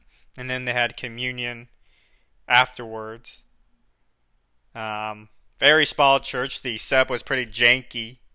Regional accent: Florida, United States; now in San Antonio, United States; given that I may be leaving and moving back to my home state of Florida soon. But if I end up here in Texas, in particular San Antonio area

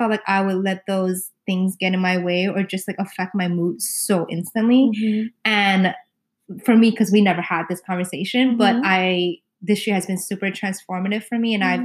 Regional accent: New York City, New York, United States; it did have to do with the fact that I'm a New Yorker and there's so many external factors.

